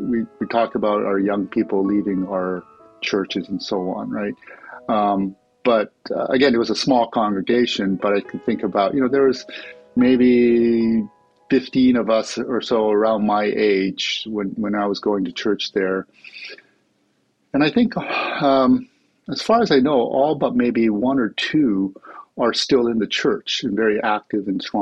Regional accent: Toronto, Ontario, Canada; it was a dream growing up in Canada and being able to live in a place like Toronto, where it's very diverse and open, it was a wonderful place to live.

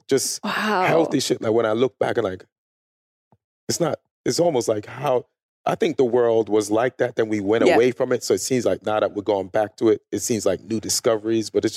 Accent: England, United Kingdom; My cultural background, I'm bringing like a... from a Jamaican family, but I was raised in England. So then there's a lot of English things that I have with me.

